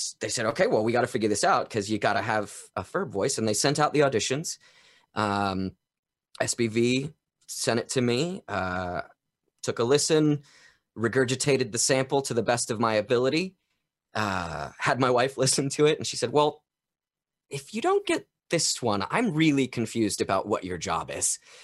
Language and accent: English; North Carolina, United States; And I said, oh, no, I'm from North Carolina and other places.